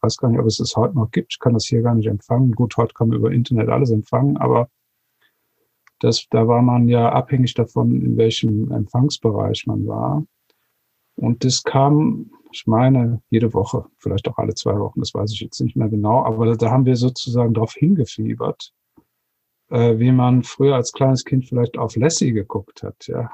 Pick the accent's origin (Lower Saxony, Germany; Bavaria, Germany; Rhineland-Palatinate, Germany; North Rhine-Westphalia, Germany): Rhineland-Palatinate, Germany; Altenahr; Also ich bin in Alten Ahr aufgewachsen, an der Ahr, und das ist nicht sehr weit von Köln, also eine gute Stunde. Köln war unsere große Einkaufsstadt.